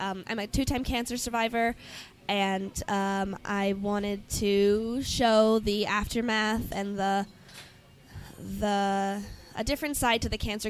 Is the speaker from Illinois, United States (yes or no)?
yes; Chicago, Illinois, United States; No, I'm from Chicago.